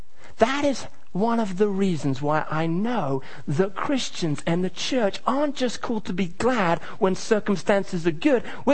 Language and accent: English; Kenya; when we had photos taken of us when I was growing up in Kenya. And my parents were missionaries